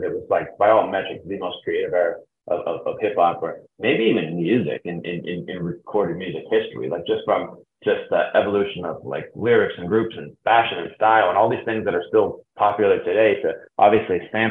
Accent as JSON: {"language": "English", "town": "Youngstown", "region": "Ohio", "country": "United States", "tie": "born or raised there", "said": "I grew up in Youngstown, Ohio, which is a very, you know, blue collar town."}